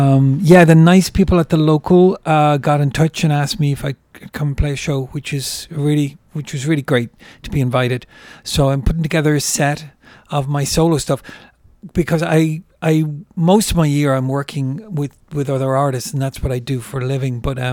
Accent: Ireland; moved away as an adult; now in New York, United States; I'm originally from Ireland, and when I moved to New York in the 90s and I started working with artists

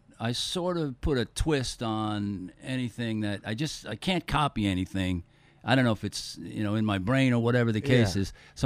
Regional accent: Poughquag, New York, United States; Hey, I'm out of Lower Dutchess in Poquag, New York.

